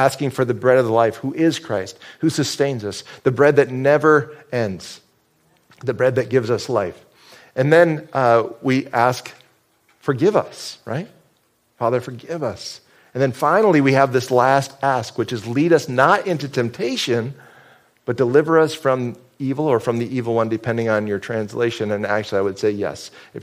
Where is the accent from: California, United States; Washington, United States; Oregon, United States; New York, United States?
New York, United States; Fulton; I grew up in Fulton, so we pick on Oswego.